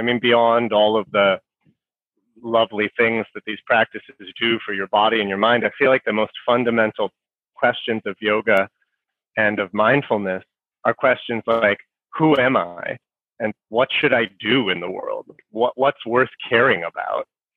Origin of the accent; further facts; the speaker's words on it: United States; I mean, when I grew up in America in the 1980s